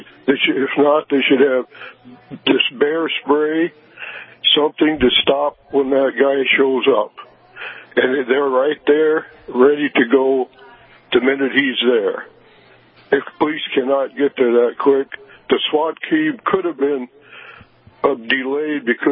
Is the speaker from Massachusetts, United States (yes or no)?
no; Wessington Springs, South Dakota, United States; Thanks for taking my call. I'm from Washington Springs.